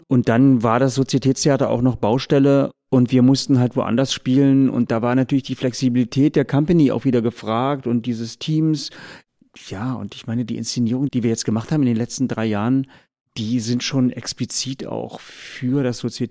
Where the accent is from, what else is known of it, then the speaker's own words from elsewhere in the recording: Schönebeck, Saxony-Anhalt, Germany; Aus Schönebeck an der Elbe, südlich von Magdeburg.